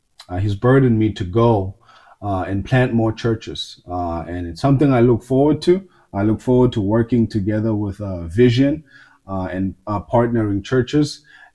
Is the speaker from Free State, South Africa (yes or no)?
no; Soweto, Gauteng, South Africa; It's easier for everyone. I was born and raised in South Africa in a small town called Soweto